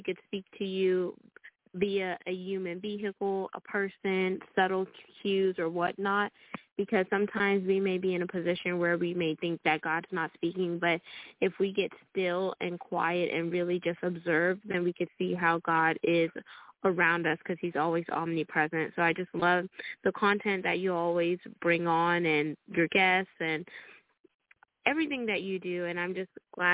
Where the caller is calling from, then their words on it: Texas, United States; I'm calling in from Texas this evening.